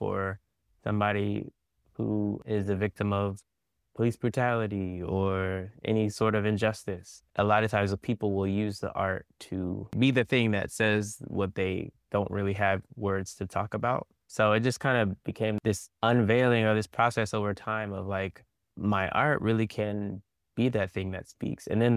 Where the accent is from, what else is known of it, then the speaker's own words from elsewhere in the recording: Spring, Texas, United States; And I grew up in Spring, Texas. I went to school with Simone Biles' big brothers.